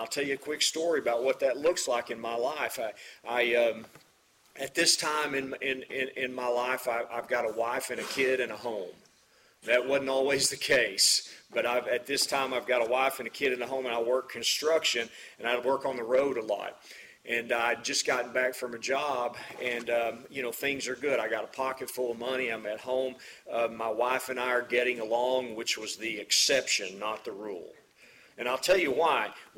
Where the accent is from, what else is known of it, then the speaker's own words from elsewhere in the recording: Hugo, Oklahoma, United States; also born or lived in Paris, Texas; I swear to God, I was born in Paris. And you know, it's just because we didn't really have that good of a hospital in Hugo, so you had to cross the river to get born. So I can say I was born in Texas.